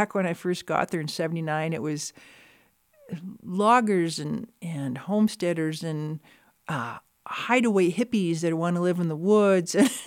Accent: Minnesota, United States; Well, I grew up in Minnesota, and it was the only state when I was a kid that had wolves.

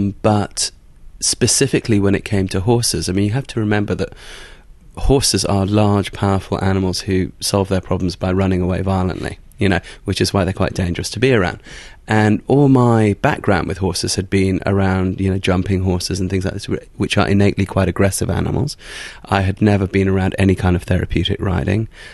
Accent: England, United Kingdom; So the horses that I grew up with in England and so on were very different to the horses that you have here.

